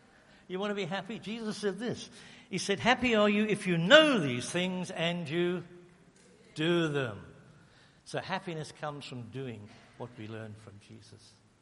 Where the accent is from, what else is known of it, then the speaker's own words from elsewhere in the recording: England, United Kingdom; I was born and bred in England.